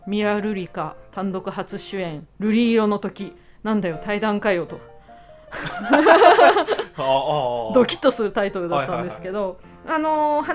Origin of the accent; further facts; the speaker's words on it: Sapporo, Hokkaido, Japan; 私の出身地である札幌出身なんで